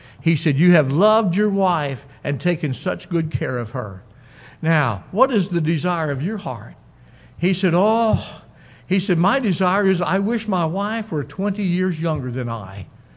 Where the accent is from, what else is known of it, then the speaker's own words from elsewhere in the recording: Miami, Florida, United States; moved away as an adult; I was raised in Miami, Florida. And God sure has a sense of humor, putting me in West Virginia.